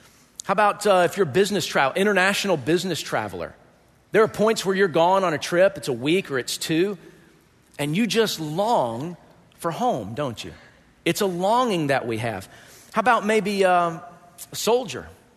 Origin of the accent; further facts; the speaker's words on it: Georgia, United States; I'm from Georgia.